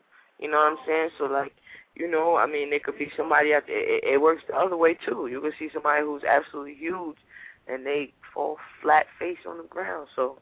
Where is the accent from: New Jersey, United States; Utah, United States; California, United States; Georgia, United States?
New Jersey, United States; No, I'm from Jersey.